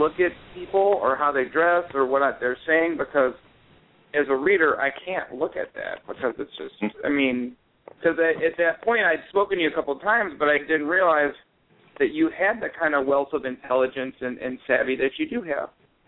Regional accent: Cleveland, Ohio, United States; I grew up in Cleveland, Ohio. It's not the most resplendently culturally diverse or embraced.

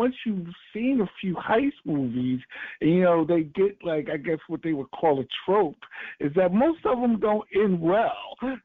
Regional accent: New York, United States; You know, I have to say, you know, I grew up in New York, and my mom was a big movie nut

